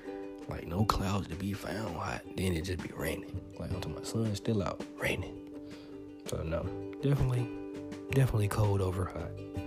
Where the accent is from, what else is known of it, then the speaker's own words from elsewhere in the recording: Alabama, United States; And I'm from Alabama, so hot, I know it. I done lived it.